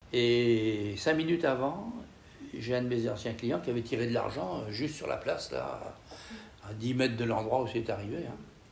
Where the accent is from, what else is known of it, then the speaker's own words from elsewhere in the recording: Châteaugiron, Brittany, France; born there; je suis né à Château-Giron le 8 décembre 1942 en pleine guerre.